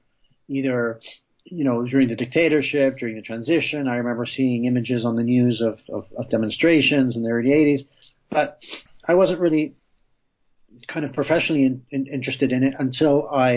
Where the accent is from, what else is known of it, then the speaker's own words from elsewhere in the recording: Canada; also born or lived in Chile; Well, I was born in Chile. I grew up in Canada.